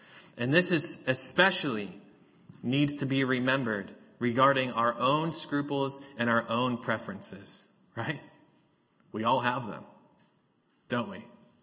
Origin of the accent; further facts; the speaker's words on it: New England, United States; I was born and raised in New England. I'm a New Englander.